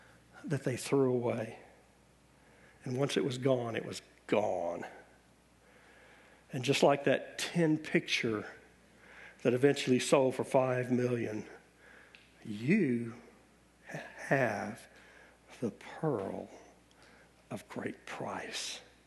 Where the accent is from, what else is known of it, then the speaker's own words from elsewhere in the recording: the South, United States; I'm from the South, talk about a redneck, you know.